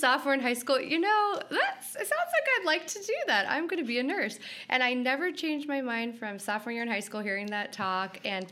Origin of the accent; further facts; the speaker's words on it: Gilbert, Arizona, United States; So I grew up in Gilbert.